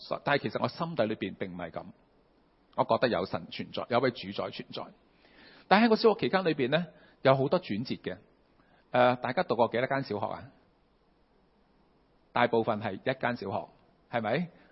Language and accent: Cantonese; New Territories, Hong Kong; 因为我新界长大嘅时候咧，其实当时嘅天空咧系冇乜光害